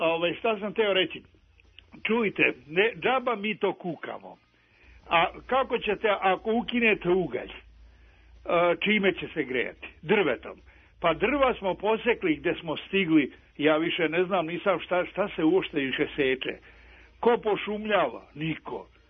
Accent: Mačvanska Mitrovica, Vojvodina, Serbia; ja nisam iz Beograda, ja sam iz Mačvanske Mitrovice.

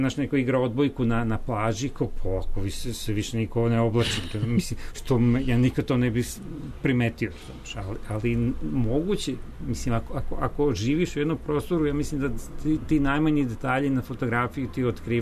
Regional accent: Belgrade, Serbia; now in Vancouver, Canada; ja sam formiran u Beogradu, odrastao sam u Beogradu

